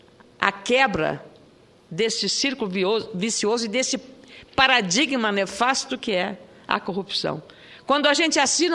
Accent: Lagoa Vermelha, Rio Grande do Sul, Brazil; no sábado em Lagoa Vermelha, na minha terra, 1.000 pessoas estavam lá.

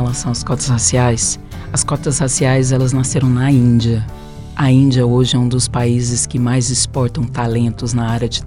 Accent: São Paulo, Brazil; E olha que eu sou paulista.

